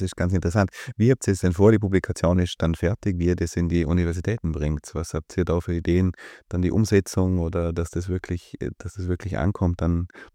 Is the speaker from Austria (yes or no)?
yes; Austria